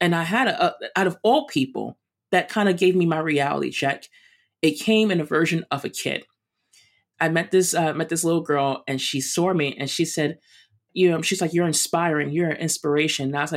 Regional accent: New York, United States; And as a New Yorker, as an old school New Yorker, I immediately turned around.

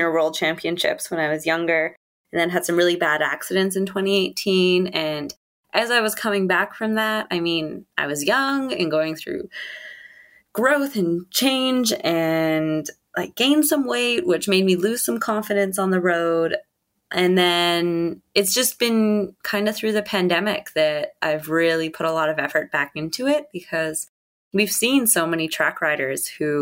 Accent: Vancouver, British Columbia, Canada; because I'm from Vancouver, I feel really at home having both ocean and mountains

